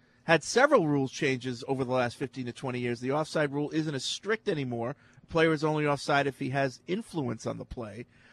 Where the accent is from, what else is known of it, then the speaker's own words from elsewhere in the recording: Bermuda; I'm from Bermuda. Still looking for a pin on your map.